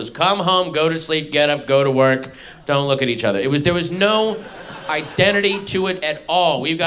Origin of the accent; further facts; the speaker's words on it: Sterling, Virginia, United States; I grew up 10 minutes outside of Washington, D.C. in the 80s.